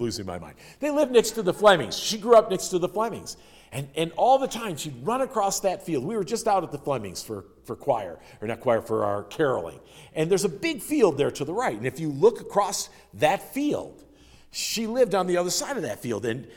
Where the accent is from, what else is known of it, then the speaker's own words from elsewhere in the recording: Concord, United States; when I would be running on the mill pond outside of my hometown of Concord in the winter.